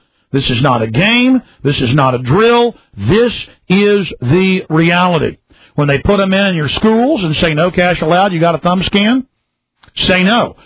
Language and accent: English; Texas, United States; And I said, well, I'm from Texas, not Nazi Germany.